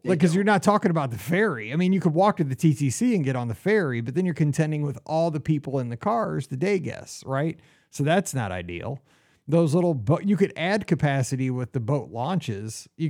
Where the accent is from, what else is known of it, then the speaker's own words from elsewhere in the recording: Missouri, United States; which is cool with me because I'm from Missouri.